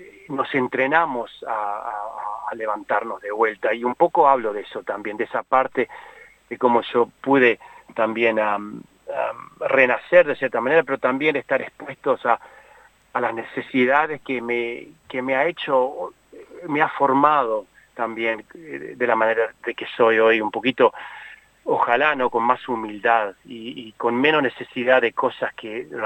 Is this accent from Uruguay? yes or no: yes; Uruguay; now in Australia; yo soy uruguayo, obviamente me siento australiano también